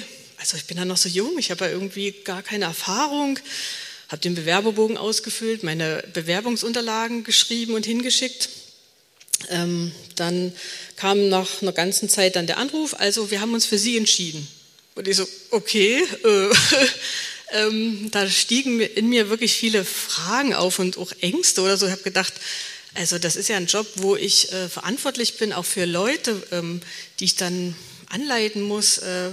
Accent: Saxony, Germany; Ich hätte eigentlich auch wieder zurück nach Hause ziehen können, nach Sachsen, wo ich herkomme

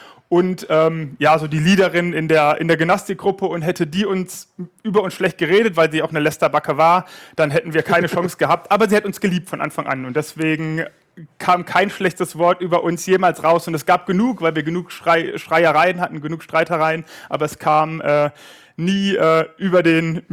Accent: Odenwald, Germany; also born or lived in Gelsenkirchen; Ja, ich bin in Gelsenkirchen geboren, aber aufgewachsen im tiefen Odenwald, in 300-Mann-Dorf.

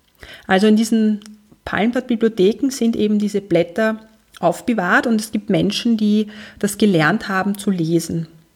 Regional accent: South India, India; das Land, von wo ich herkomme. Das ist Südindien in der Pampa, das sind ein paar Hütten, also es gibt dort nicht sehr viel.

